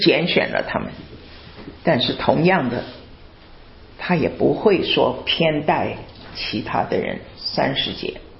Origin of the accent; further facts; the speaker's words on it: China; 我们中国人